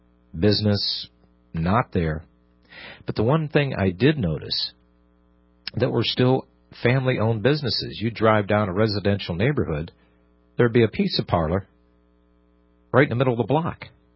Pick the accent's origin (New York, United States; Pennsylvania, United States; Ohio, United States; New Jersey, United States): Pennsylvania, United States; I remember this as a kid growing up in Pennsylvania, that not everything was located at the mall.